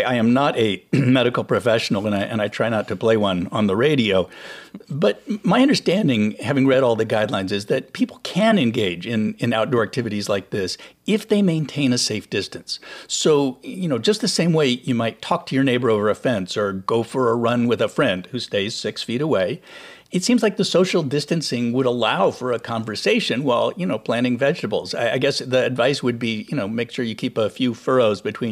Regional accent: California, United States; I grew up in California where people used it to talk about what you do when an earthquake hits.

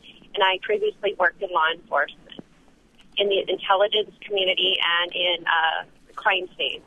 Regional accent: United States; And I've lived in the Middle East, in Muslim countries, and when they hear I'm an American, they immediately love us

